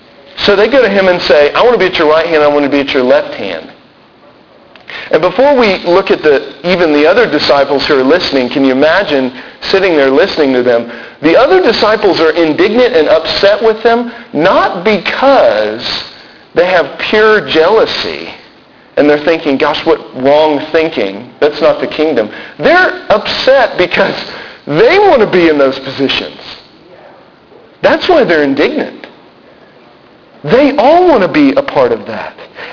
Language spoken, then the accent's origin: English; Texas, United States; You know, I'm from Texas, and we Texans can be kind of prideful about our state.